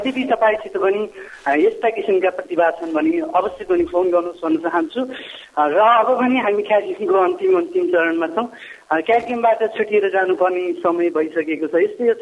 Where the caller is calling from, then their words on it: Ilam, Koshi Province, Nepal; हजुर इत्रामबाट